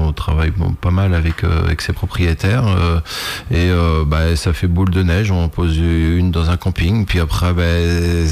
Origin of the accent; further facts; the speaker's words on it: Saint-Hilaire, Pays de la Loire, France; Oui, surtout que moi je suis vraiment vendéen, donc j'ai grandi à Saint-Hilaire et je suis toujours à Saint-Hilaire